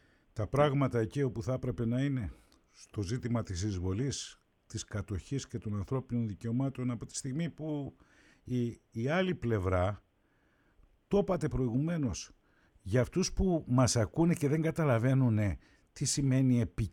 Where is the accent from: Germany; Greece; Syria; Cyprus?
Cyprus; έχουμε ιτημένα μυαλά ως Έλληνες της Κύπρου.